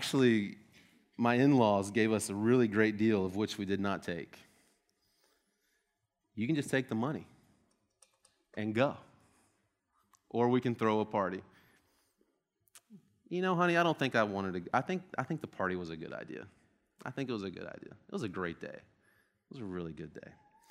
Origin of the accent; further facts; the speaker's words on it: Florida, United States; I'm a little nervous because I'm from Florida, and our bears are like this